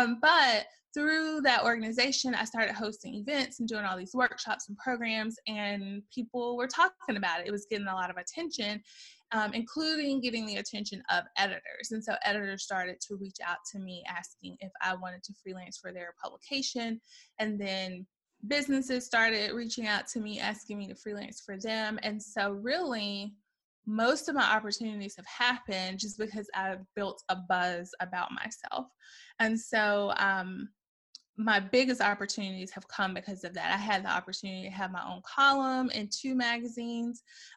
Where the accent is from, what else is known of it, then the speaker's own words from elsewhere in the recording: Birmingham, Alabama, United States; and I moved back to my hometown of Birmingham, I guess in 2009, and I moved back to teach